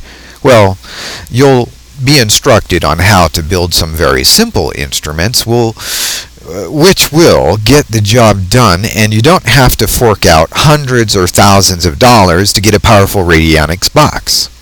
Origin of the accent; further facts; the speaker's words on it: California, United States; I grew up in Cali, so we eat Cali Mexi food.